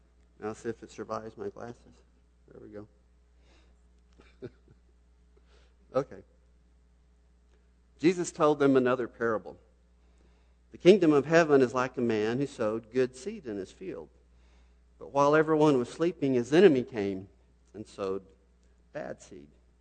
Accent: Texas, United States; also born or lived in Abilene; I was born in October, and they graduated in December, and then moved down to Rangerville, which I'm not going to show you a map, but if you get on the road and drive 350 miles south

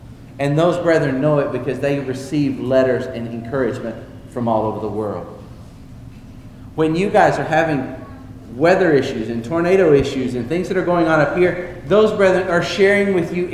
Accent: Colombia; now in United States; And it used to surprise me too when I was growing up in Colombia.

